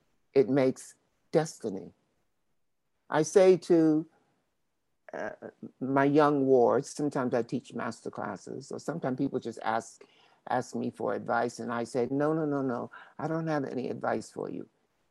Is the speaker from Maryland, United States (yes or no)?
yes; Baltimore, Maryland, United States; And because of the way I grew up in Baltimore, Maryland, of course, can I?